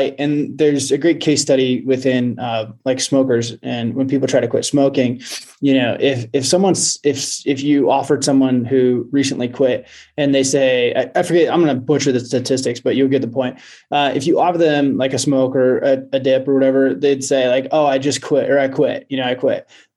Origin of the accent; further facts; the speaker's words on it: Oregon, United States; now in Montana, United States; I live in Montana. I grew up in Oregon, actually, and I hunted kind of all over the west.